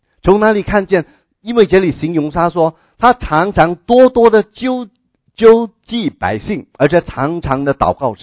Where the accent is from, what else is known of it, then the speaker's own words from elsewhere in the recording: China; 我们中国人那么多年千年的历史的里面，有很多很多我们称为圣人的人